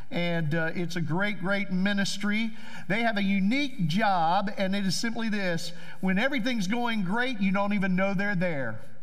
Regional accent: Kentucky, United States; now in Valdosta, United States; I told someone earlier, I moved from Kentucky to avoid this kind of weather.

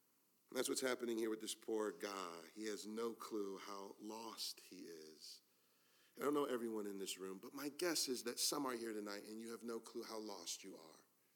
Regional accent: Detroit, Michigan, United States; I grew up in Detroit, and it was a dangerous neighborhood I grew up in.

